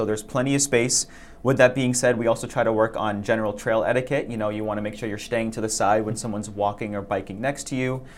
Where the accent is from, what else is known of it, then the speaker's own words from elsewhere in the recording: Sharon, Massachusetts, United States; I grew up in Sharon and now live in Braintree, so kind of all been in the southeast to Boston, Massachusetts area my entire life.